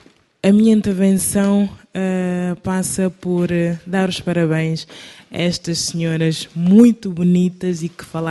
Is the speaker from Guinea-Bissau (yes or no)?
yes; Guinea-Bissau; É importante, sim, eu sou da Guiné-Bissau, é importante